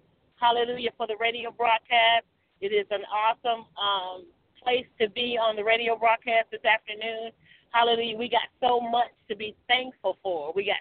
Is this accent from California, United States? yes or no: no; Michigan, United States; now in Georgia, United States; We moved down here to Georgia. We're from Michigan. We moved down here to Georgia